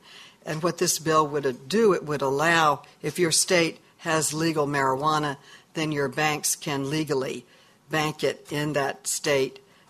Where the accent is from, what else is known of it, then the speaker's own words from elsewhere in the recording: New York, United States; It almost passed in my home state of New York